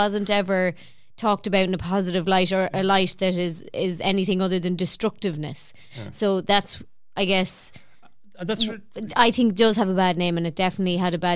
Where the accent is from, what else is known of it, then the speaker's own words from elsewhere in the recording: Connacht, Ireland; I grew up in Mayo. It was a rural school, right?